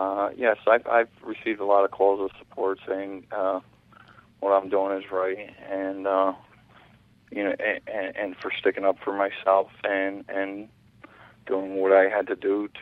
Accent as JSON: {"language": "English", "town": "Odanak", "region": "Quebec", "country": "Canada", "said": "I'm from the Abenaki tribe. I'm from Odinak. It's a eastern Algonquin tribe about 40 miles northeast of Montreal."}